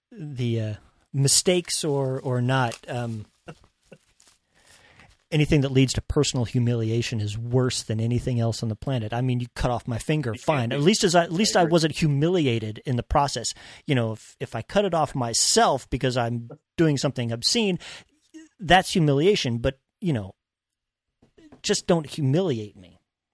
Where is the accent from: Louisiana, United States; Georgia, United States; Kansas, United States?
Kansas, United States; Dodge City; being taught literature badly and being growing up in Dodge City